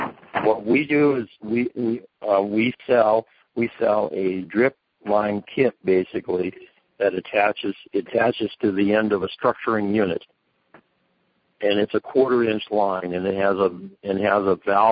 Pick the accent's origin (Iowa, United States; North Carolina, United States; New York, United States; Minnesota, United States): Minnesota, United States; I'm originally from Minnesota. I know what it is. I came off of a farm in Minnesota.